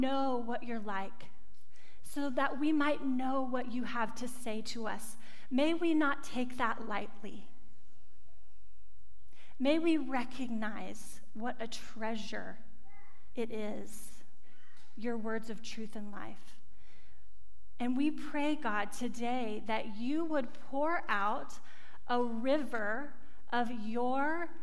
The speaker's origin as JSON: {"language": "English", "region": "Oklahoma", "country": "United States", "said": "I confess, I am not a city girl, y'all. I'm from Oklahoma. I like wide open spaces, and so I have to get out of the city."}